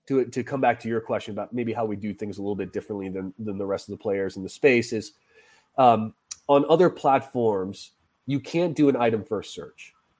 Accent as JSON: {"language": "English", "region": "New England", "country": "United States", "said": "I'm from New England"}